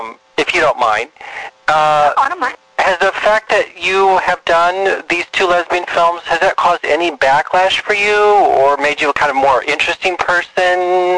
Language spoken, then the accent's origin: English; Nebraska, United States; I grew up sort of in Nebraska.